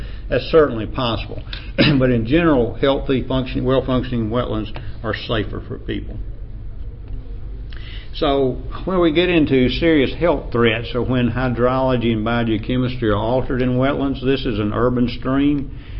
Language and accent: English; Appalachia, United States; accent: Appalachian; With my Appalachian accent, I'm not going to try to pronounce